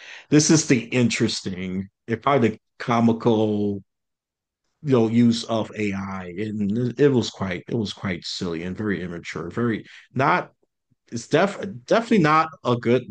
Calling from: New York City, New York, United States; I am coming from the rotting apple. I mean, the Big Apple, New York City.

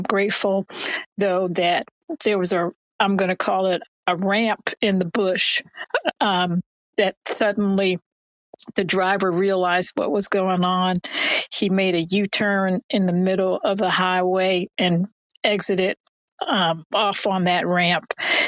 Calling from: New Jersey, United States; I'm calling from New Jersey.

